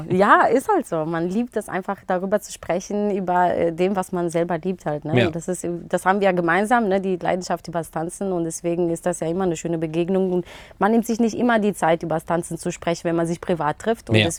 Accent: Romania; ich bin geboren und groß geworden in Rumänien.

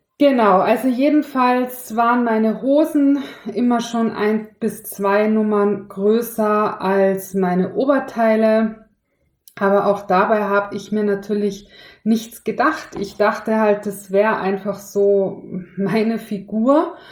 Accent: Tyrol, Austria; ich bin ja in Tirol aufgewachsen

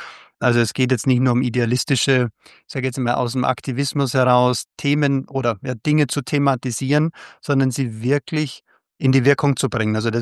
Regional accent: Bavaria, Germany; ich komme aus Bayern, bin in Bayern geboren

